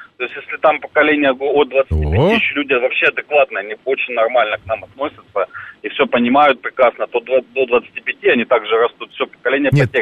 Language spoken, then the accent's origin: Russian; Donbas, Ukraine; now in Moscow, Russia; Москва. Ну, я сам родом с Донбасса, поэтому у меня и знакомых там много, и родственников, и друзей